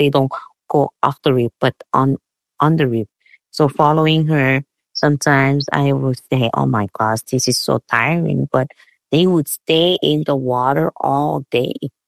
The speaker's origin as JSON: {"language": "English", "region": "Chuuk", "country": "Micronesia", "tie": "born or raised there", "said": "the name Peace Battle, and that's where I grew up with my family, and it's a small island."}